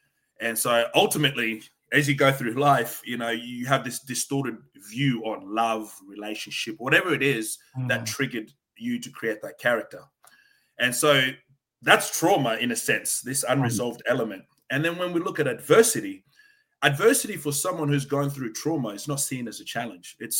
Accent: Malawi; now in Australia; I'm originally from Africa. You know, I'm from a place called Malawi, and we migrated to Australia.

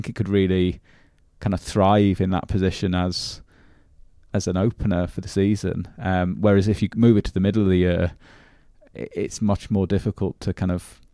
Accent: Swansea, Wales, United Kingdom; So I'm from Swansea.

